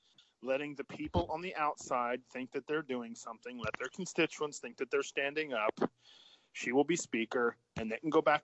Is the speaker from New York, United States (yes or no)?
yes; New York, United States; And I'm from New York, but I think he's horrendously awful.